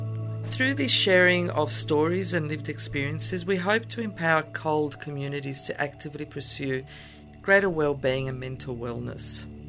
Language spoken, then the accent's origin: English; Italy; now in Australia; I'm an immigrant from Italy. I've been in Australia for quite a few years and live here with my husband and children, who are the second generation Italians.